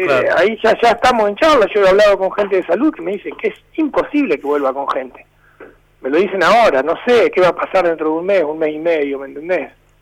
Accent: Santa Fe, Argentina; viste cómo somos acá en Santa Fe, como los argentinos

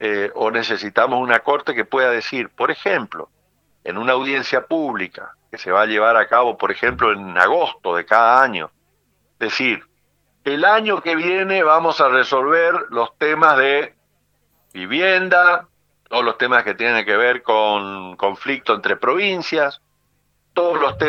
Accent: Argentina

